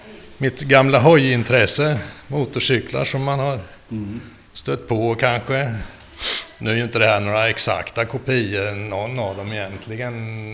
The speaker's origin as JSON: {"language": "Swedish", "town": "Linköping", "region": "Östergötland", "country": "Sweden", "tie": "born or raised there", "said": "Det där är hemma i Linköping på Banergatan där jag bodde som liten."}